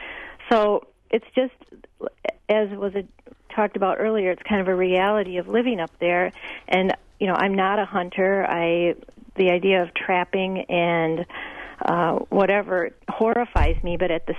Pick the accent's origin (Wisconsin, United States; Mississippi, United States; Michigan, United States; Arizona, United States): Wisconsin, United States; Madison; I'm from Madison, but we have a cabin on Island Lake, which is part of the Manitouish chain.